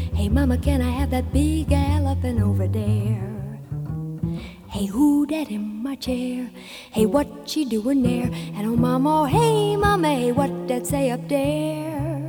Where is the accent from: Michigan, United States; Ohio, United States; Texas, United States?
Michigan, United States; Detroit; born there; Well, I was born in Detroit, Michigan, back in 19.